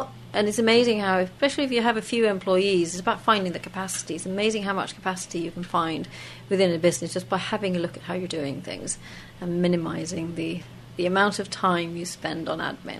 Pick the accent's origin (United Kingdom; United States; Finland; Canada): Finland; first language Swedish; English is a second language; Because coming from Finland, and being a minority Swedish speaker in Finland, Swedish is my first language.